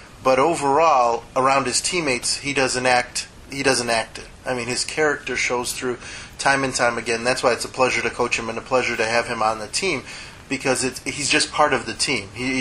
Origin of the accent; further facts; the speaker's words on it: Chicago, Illinois, United States; I grew up in the city of Chicago, so we didn't have too many places to go play.